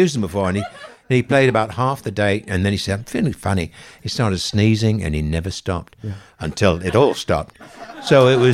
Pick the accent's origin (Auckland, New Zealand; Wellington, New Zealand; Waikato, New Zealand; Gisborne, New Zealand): Auckland, New Zealand; I'm from Auckland.